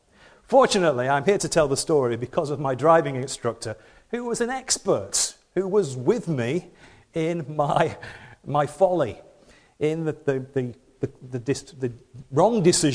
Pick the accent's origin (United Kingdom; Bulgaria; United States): United Kingdom; Rochdale, North West England; I'm from Rochdale in Lancashire on the Pennines, and we have some steep roads in Rochdale in the Pennines.